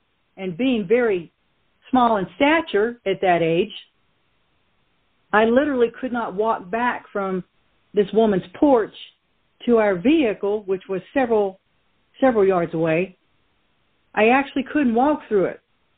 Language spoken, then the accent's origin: English; Roanoke, Virginia, United States; I can remember when I was a really little girl growing up in Roanoke, Virginia.